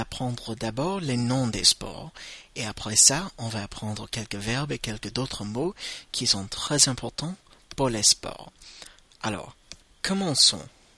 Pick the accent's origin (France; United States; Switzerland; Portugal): United States; je suis américain